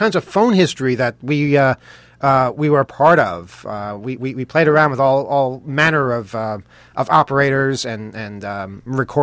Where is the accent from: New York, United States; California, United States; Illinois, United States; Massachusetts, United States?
New York, United States; We're from New York.